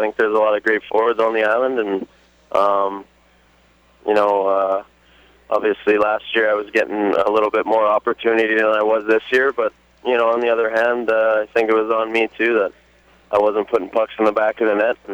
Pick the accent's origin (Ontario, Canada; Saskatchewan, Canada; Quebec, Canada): Saskatchewan, Canada; Meadow Lake; I grew up in Saskatchewan, in Meadow Lake, Saskatchewan, and my parents ended up moving to Calgary a couple of years ago.